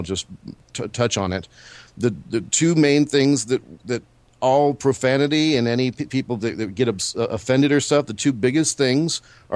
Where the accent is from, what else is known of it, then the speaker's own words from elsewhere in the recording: Texas, United States; Speaking as a Texan, I can honestly say